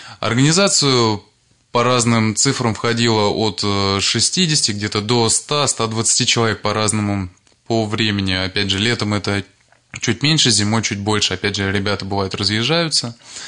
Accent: Bykovo, Russia; born there; Родился я в Быково, закончил 14-ю школу.

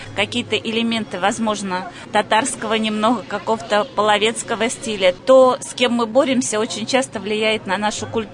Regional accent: Lipetsk Oblast, Russia; Мы приехали из Липецкой области. сельского поселения.

